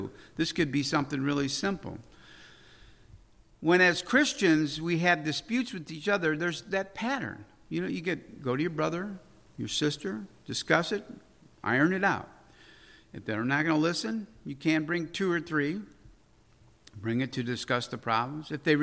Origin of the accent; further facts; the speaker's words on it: Chicago, Illinois, United States; And, you know, I'm from Chicago. You know what the Chicago way is, right?